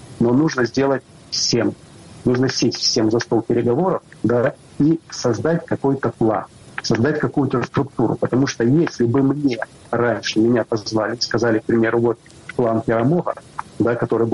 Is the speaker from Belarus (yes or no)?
yes; Belarus; also born or lived in Lithuania; Я, как простой белорус, который прожил 18 лет в Литовской республике